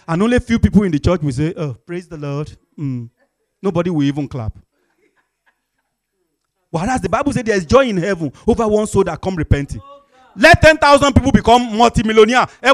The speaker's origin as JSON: {"language": "English", "country": "Nigeria", "lives_now": "United Kingdom", "said": "I was a Nigerian, and I'm still a Nigerian. Amen. And now I'm a British."}